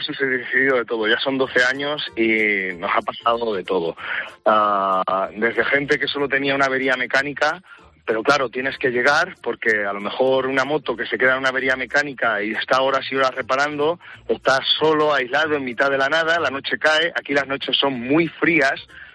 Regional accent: Castilla-La Mancha, Spain; Yo soy de Castilla-La Mancha

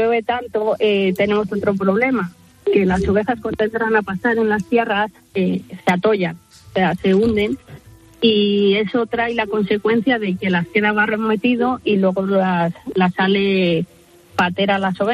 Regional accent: Castile and León, Spain; Yo soy, corresponde mi pueblo a León.

